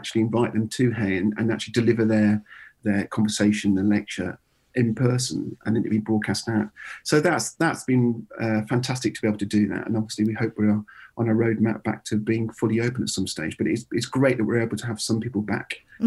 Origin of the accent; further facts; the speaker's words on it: Birmingham, West Midlands, United Kingdom; And I grew up in Birmingham